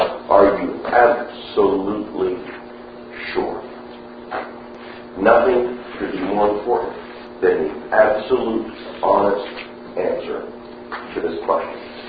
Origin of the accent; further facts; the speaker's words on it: Oklahoma, United States; now in Moore, United States; I'm from Oklahoma. My wife and I live in Moore, Oklahoma, which is a suburb of Oklahoma City.